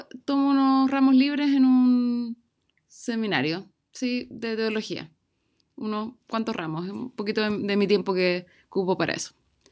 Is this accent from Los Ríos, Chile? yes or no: no; Temuco, Araucanía, Chile; Los dos somos de Temuco, a todo